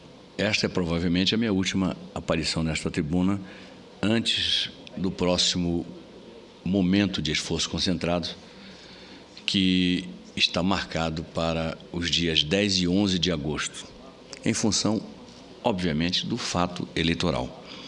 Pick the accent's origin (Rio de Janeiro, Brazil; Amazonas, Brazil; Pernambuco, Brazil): Amazonas, Brazil; abordar alguns temas que são da minha terra